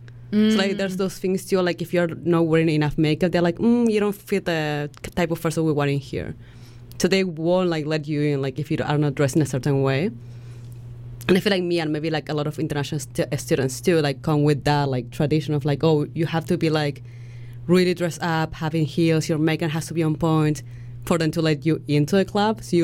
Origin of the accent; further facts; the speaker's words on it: Argentina; moved away as an adult; like I'm from Argentina, like I was there until I was 18, so I had like some time to go out in there